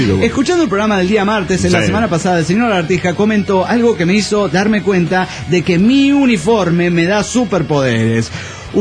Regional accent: Atizapán de Zaragoza, State of Mexico, Mexico; Soy de Atizapán, de Zaragoza, en el Estado de México.

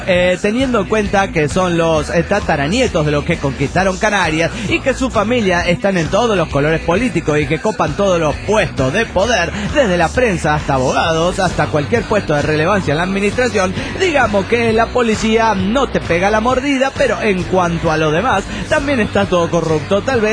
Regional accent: Lanús, Buenos Aires Province, Argentina; de Lanús, Argentina.

